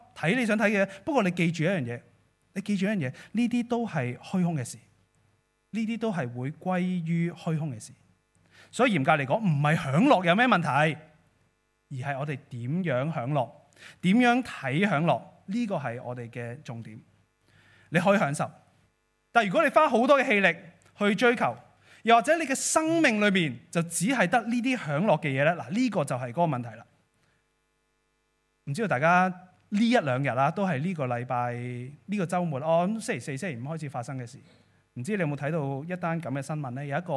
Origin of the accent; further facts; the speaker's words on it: Hong Kong; 或者如果用我们香港人会比较明白的字呢，浮云啊